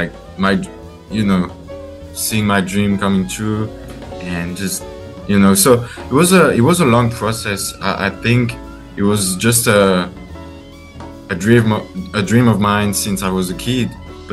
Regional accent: Grand Est, France; So I grew up in France nearby a city called Strasbourg in northeastern France, right next to Germany.

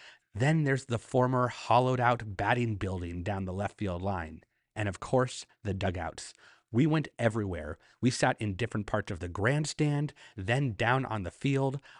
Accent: California, United States; but I'm from California, and I had no idea the next time I'd be passing through Alabama.

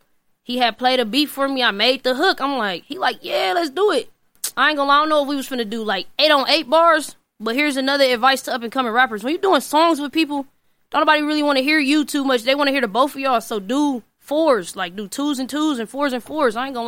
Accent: Milwaukee, Wisconsin, United States; I lived on 3rd and Keith. Like, my grandma's still living there right now. She's been living in the same house for like 19 years. Yeah. No bullshit. But, yeah, that's where I grew up at.

